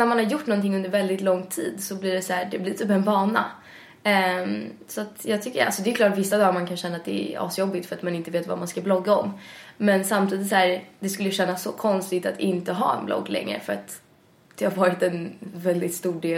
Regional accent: Stockholm, Stockholm County, Sweden; men jag är uppväxt i Midsommarkransen fram tills jag var typ 8. Och så flyttade vi till Årstadal som ligger vid Liljeholmen.

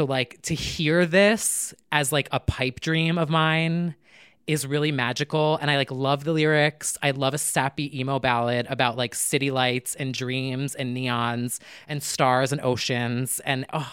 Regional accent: New Jersey, United States; But I will defend that really quick as the Legends Only EDM, born and raised in New Jersey, house diva of the pod.

